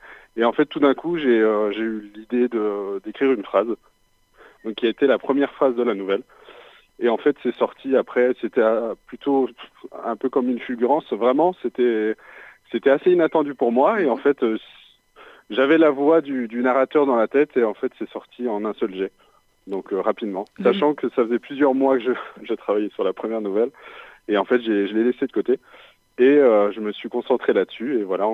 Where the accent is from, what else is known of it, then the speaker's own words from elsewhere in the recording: Auvergne-Rhône-Alpes, France; Voilà, c'est ça, tout à fait.